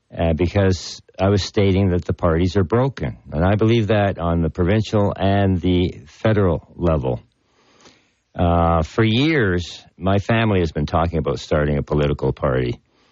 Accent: Toronto, Ontario, Canada; born there; I was born in Toronto. I had a business there.

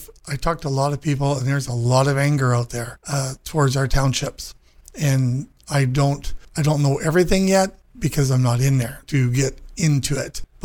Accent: Mount Brydges, Ontario, Canada; I'm from Mount Bridges. I've lived there for 50 years. I raised my children there.

